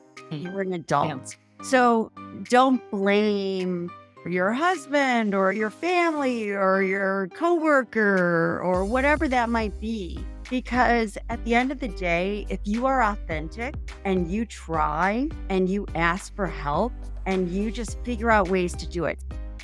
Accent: Ohio, United States; I never wanted to leave my hometown. I grew up in a town of 2,500 people in a small town outside of Cleveland, Ohio, called Sugar Falls.

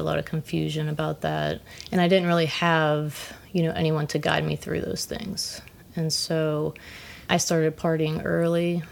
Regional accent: Pittsburgh, Pennsylvania, United States; I grew up here in Pittsburgh. Yeah, I've always been in Pittsburgh.

